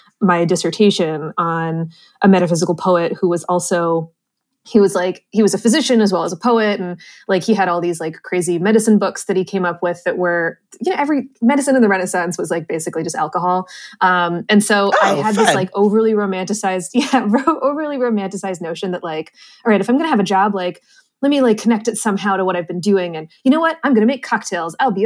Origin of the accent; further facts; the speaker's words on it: Somerset, Pennsylvania, United States; born there; No, I was born in Somerset, Pennsylvania.